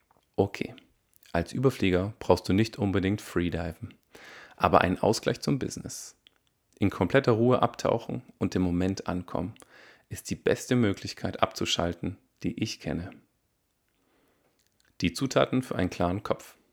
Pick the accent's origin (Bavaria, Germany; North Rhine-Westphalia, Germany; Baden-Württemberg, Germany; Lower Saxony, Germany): Baden-Württemberg, Germany; born there; Als geborener Schwabe tüftle ich gerne an neuen Konzepten.